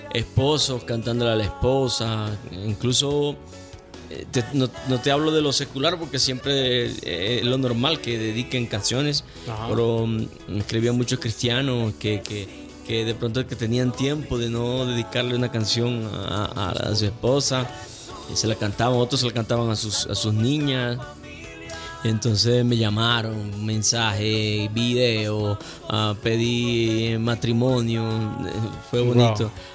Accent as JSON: {"language": "Spanish", "town": "Valledupar", "region": "Cesar", "country": "Colombia", "tie": "born or raised there", "also_born_or_lived": "Planeta Rica", "said": "yo nací en Planeta Rica, Córdoba, y me crié en Valledupar."}